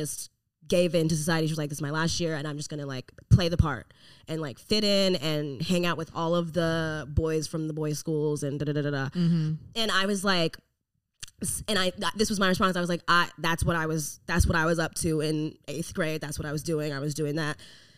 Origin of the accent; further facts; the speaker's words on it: the South, United States; we grew up in the South and it was at Church of Christ